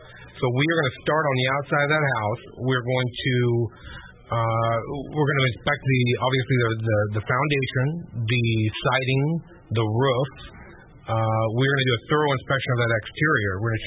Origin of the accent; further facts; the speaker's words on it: Washington, United States; Well, I grew up here in Eastern Washington. I am a native Washingtonian, and I live in Kennewick with my family